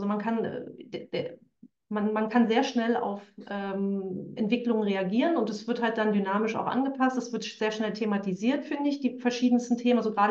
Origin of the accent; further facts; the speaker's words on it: Saxony, Germany; Aber Sächsisch wird in meiner Heimatstadt wenig gesprochen. Das ist eine Mischung aus dem Berliner Dialekt, dem Görlitzer Dialekt und dem Schlesischen so ein bisschen